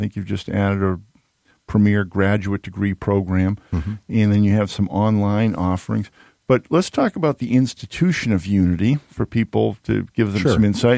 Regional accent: Needham, Massachusetts, United States; now in Atlanta, United States; And I grew up outside of Boston, a little town called Needham.

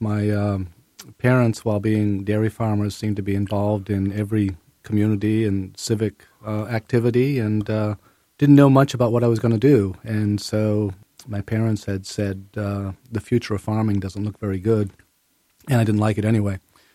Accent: Topsham, Maine, United States; Well, I grew up here in Maine. I grew up on a dairy farm in Topsom, Maine, and went to Brunswick High School and University of Maine

